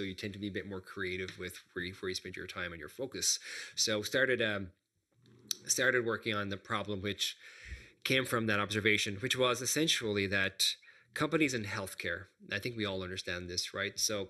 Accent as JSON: {"language": "English", "country": "Ireland", "said": "So the short version of my story so far is that I'm from Ireland."}